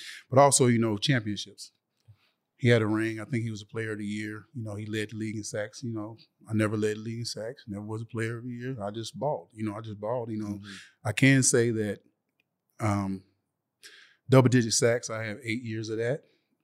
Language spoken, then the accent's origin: English; Timbersville, South Carolina, United States; I came from Timbersville, South Carolina. Like, literally nobody ever from Timbersville, South Carolina made it to the league.